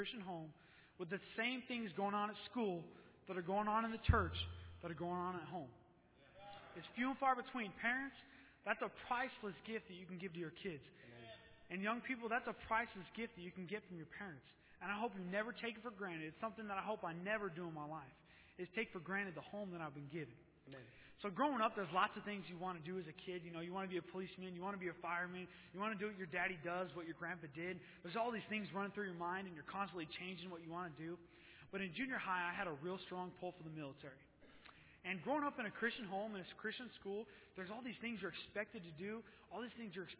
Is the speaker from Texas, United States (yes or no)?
no; Santa Clara, California, United States; I grew up in Santa Clara, California, North Valley Baptist Church, my home church, Pastor Jack Trever.